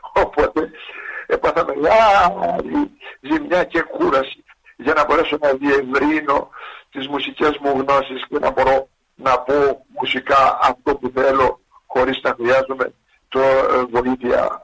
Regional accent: Thessaly, Greece; έφαγα ψωμί και χώμα εγώ στη Θεσσαλία

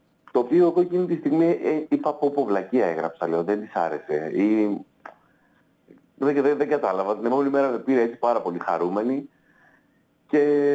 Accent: Igoumenitsa, Epirus, Greece; also born or lived in Ioannina; μεγάλωσα στην Ιγουμενίτσα και στα Γιάννενα. Και στην επαρχία τότε επανδρώνανε τους ραδιοφωνικούς σταθμούς συνήθως πιτσιρίκια.

